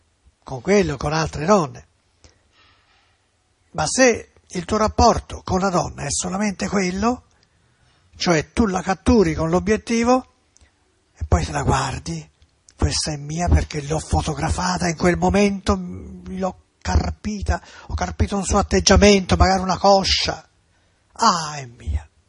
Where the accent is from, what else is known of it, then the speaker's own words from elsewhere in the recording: Florence, Tuscany, Italy; Mie, essendo fiorentino